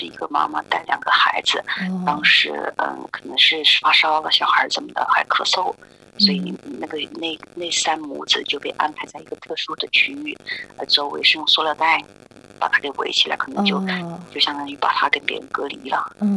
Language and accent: Chinese; Hubei, China; 每天都会上网查湖北省武汉还有我们家乡好多地方，就看看那疫情怎么样嘛